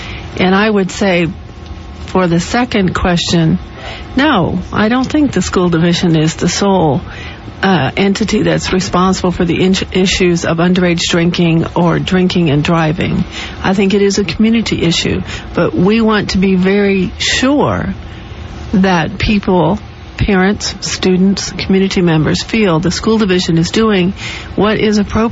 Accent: Plainfield, Indiana, United States; my hometown of Plainfield, Indiana, did breathalyze every student before they could enter the prom.

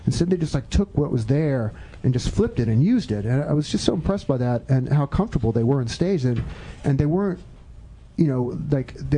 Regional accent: Charlottesville, Virginia, United States; moved away as an adult; now in New York, United States; Well, I moved to New York I was a playwright from Charlottesville, and I moved to New York to be a playwright.

